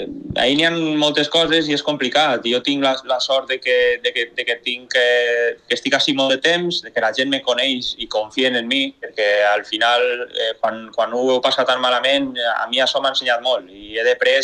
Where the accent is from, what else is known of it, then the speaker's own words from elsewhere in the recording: Artana, Valencian Community, Spain; la gent del meu poble, d'Artana, que han estat sempre al meu costat